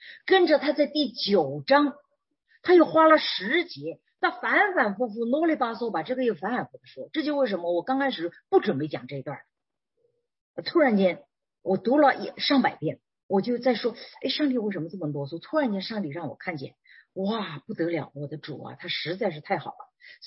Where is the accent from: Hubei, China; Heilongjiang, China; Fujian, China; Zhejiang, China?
Hubei, China; 我是湖北人，我的 L 和 N 从来分不清楚，第二那个前鼻音和后鼻音，后面加鸡和不加鸡的，我也从来都不清楚